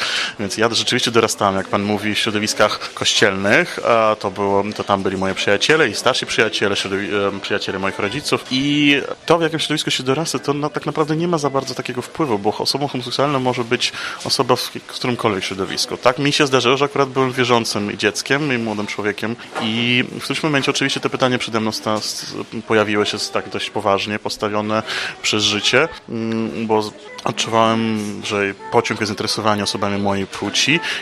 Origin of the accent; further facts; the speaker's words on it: Russia; Polish is a second language; moved away as an adult; now in Poland; jestem Rosjaninem, który mieszka dopiero od 6 lat w Polsce, natomiast dorastałem oczywiście w Rosji, w środowiskach otwartego, ale kościoła prawosławnego.